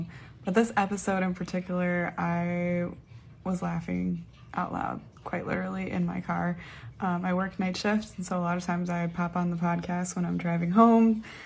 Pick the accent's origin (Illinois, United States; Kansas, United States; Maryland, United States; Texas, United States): Illinois, United States; Chicago; I'm from Chicago. I'm a nurse out here.